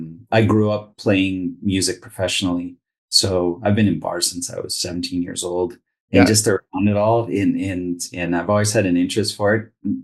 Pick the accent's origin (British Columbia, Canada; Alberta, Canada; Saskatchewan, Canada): Saskatchewan, Canada; also born or lived in Southern Ontario; I was born in Southern Ontario. My family's all from Kingston. And we moved to Saskatchewan in 1981.